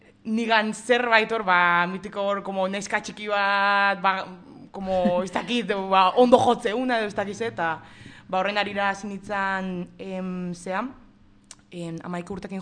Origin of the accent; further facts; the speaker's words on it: Zumaia, Basque Country, Spain; tipa Zumaiar bat